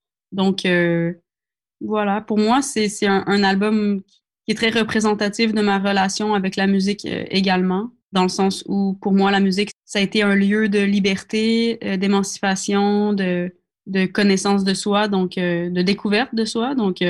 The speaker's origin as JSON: {"language": "French", "region": "Quebec", "country": "Canada", "said": "Tu sais, je suis québécoise, donc au Québec, on est beaucoup, on est un petit milieu quand même, et on est à côté des États-Unis, à côté du Canada anglais."}